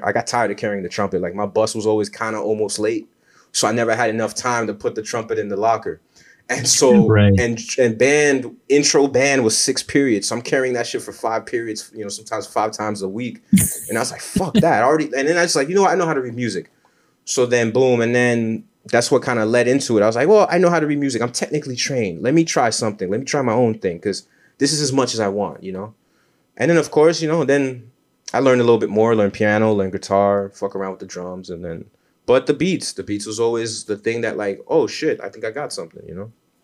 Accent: Hollywood, Florida, United States; because where I grew up in South Florida, I grew up in Hollywood, Florida, which 20, 30 minutes north of Miami.

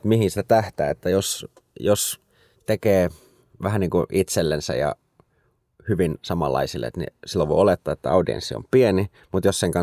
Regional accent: Espoo, Uusimaa, Finland; Joo, huomio Fat Lizard, että me ollaan espoolaisia myös, että tässä on tämmöinenkin connection

